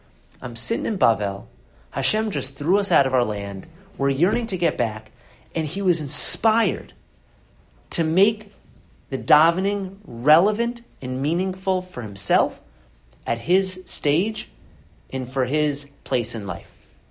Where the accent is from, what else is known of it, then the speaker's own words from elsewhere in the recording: Boston, Massachusetts, United States; I grew up in Boston. You're supposed to be educated.